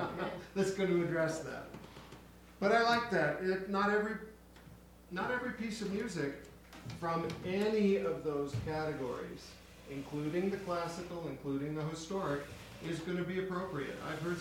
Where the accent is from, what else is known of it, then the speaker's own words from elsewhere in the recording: California, United States; And I come from Los Angeles County.